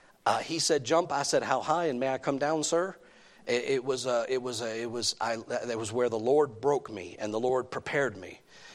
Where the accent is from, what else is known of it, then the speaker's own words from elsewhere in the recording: the South, United States; And then as a Southerner, 17-year-old boy, I said, where's Germany?